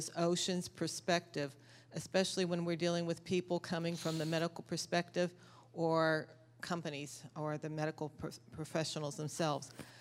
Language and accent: English; Pennsylvania, United States; from Pennsylvania.